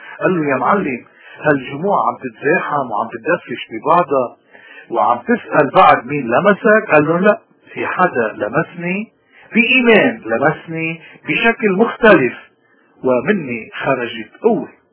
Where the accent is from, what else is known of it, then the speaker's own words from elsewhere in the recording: Lebanon; نحن كلبنانية نحن اليوم عم نمر نحن وطننا ببيبي بنزف مستمر